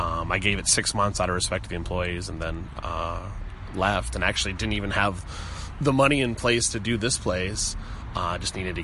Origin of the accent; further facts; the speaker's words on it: Minneapolis, Minnesota, United States; now in Indianapolis, United States; I'm from Minneapolis originally, and by the time that I wanted to open my own restaurant, I felt that I had established enough of a name in town